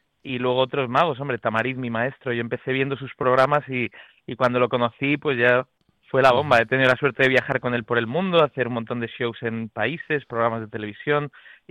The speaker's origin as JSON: {"language": "Spanish", "town": "Bilbao", "region": "Basque Country", "country": "Spain", "also_born_or_lived": "Madrid", "said": "Yo, aunque haya nacido en Madrid, yo soy de Bilbao"}